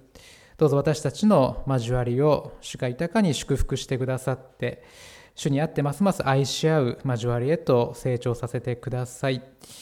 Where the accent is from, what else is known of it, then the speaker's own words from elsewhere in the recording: Hidaka, Hokkaido, Japan; 私が生まれ育った日高のですね、風景が結構な頻度でこう出てくるんですね